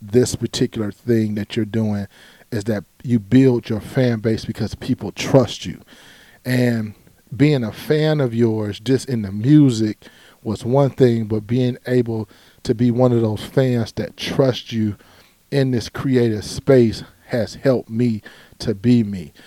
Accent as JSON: {"language": "English", "town": "Cleveland", "region": "Ohio", "country": "United States", "said": "I'm a kid from Cleveland that is a TED Talk presenter."}